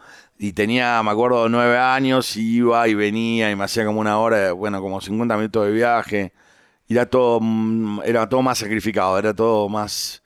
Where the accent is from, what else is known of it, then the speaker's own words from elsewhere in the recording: San Isidro, Buenos Aires Province, Argentina; Y yo nací en Buenos Aires. Nosotros vivíamos en San Isidro, que es la provincia de Buenos Aires, que es en las afueras. Yo iba a un colegio católico, donde mi vivía a 4 cuadras del colegio.